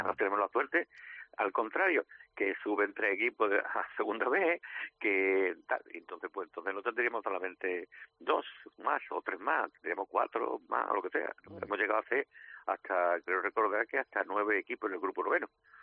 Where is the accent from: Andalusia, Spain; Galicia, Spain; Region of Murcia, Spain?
Andalusia, Spain; Málaga; como malagueño